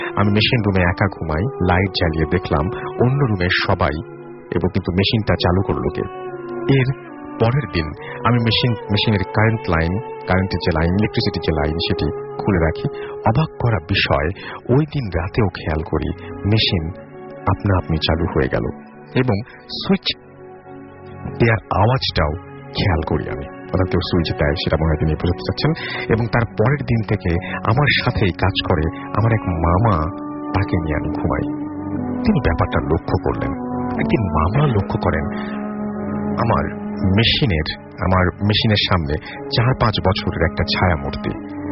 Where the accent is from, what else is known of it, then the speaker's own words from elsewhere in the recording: Munshiganj, Dhaka Division, Bangladesh; now in Saudi Arabia; আমি সৌদি আরবে আছি 5 বছর, আমার দেশের বাড়ি মুন্সিগঞ্জে